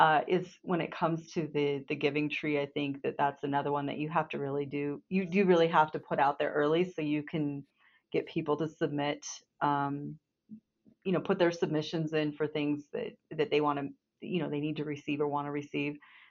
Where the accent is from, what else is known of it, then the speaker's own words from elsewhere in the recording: Montana, United States; retired and came back home to my home state of Montana, where I had grown up.